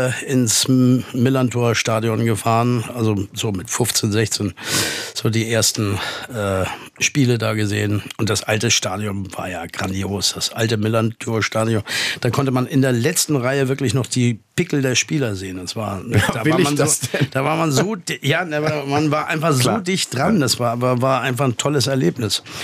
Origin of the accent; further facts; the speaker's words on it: Baltic coast, Germany; now in Berlin, Germany; Und ich bin ja aber an der Ostsee groß geworden. Das ist ja noch wieder was anderes.